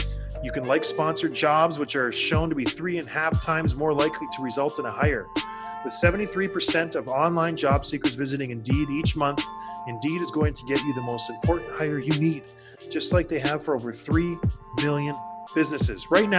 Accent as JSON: {"language": "English", "town": "Traverse City", "region": "Michigan", "country": "United States", "tie": "born or raised there", "said": "I went back to my hometown in Traverse City, Michigan"}